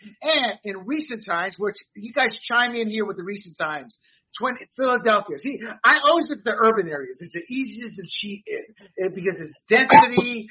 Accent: Panama; being born and raised in Panama

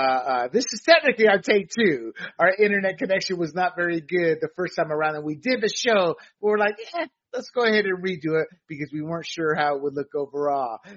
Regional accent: Panama; That stems from being raised as an American citizen in Panama. I am a Panamanian because of my mother.

